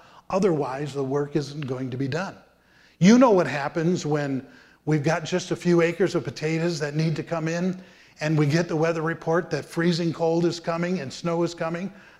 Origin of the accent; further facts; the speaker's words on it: North Tonawanda, New York, United States; when I was growing up in North Tonawanda, New York, it used to make me feel really good to play out in the street.